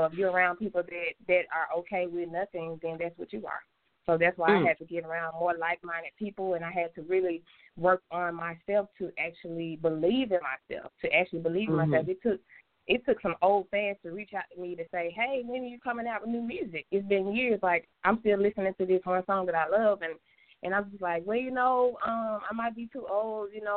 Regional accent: Memphis, Tennessee, United States; moved away as an adult; also born or lived in Georgia; now in Atlanta, United States; I'm actually born in it, Georgia, raised in Memphis, Tennessee. I moved from Memphis, Tennessee, like back when I was like 21, to pursue music in Atlanta.

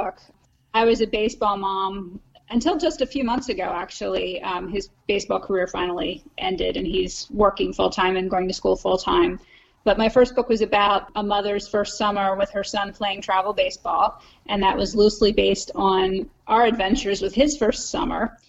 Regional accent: Maryland, United States; Well, as you said, I grew up in Maryland. I went to the University of Maryland, and my first job was in D.C.

